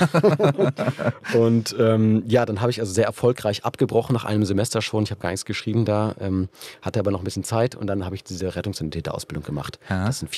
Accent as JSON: {"language": "German", "region": "Hamburg", "country": "Germany", "tie": "born or raised there", "said": "bin dann zurück nach Hamburg, wo ich groß geworden bin"}